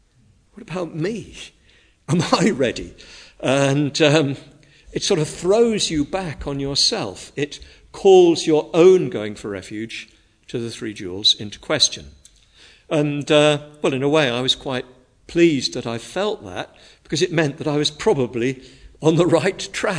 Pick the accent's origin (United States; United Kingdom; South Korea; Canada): United Kingdom; England; I'm white, I'm English, I'm middle class. I come from a certain age, an era. I came from a certain background.